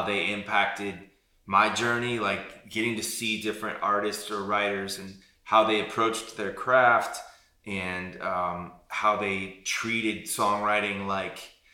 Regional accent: Midwest, United States; No, I grew up in the Midwest, and so it was baseball, basketball, and football.

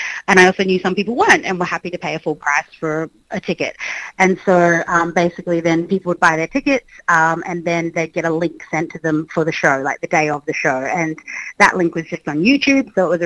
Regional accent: Brisbane, Queensland, Australia; because I'm from Brisbane

